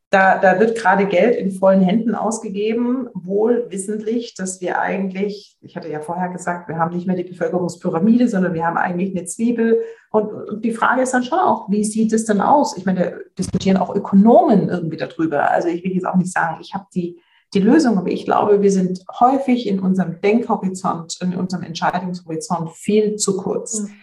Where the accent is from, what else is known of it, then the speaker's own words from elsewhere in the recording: Baden-Württemberg, Germany; in Hintertupfingen, wie ich jetzt als Schwäbin sagen würde